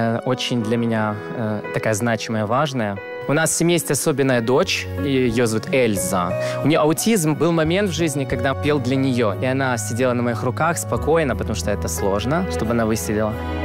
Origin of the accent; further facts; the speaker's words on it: Moldova; я из Молдовы.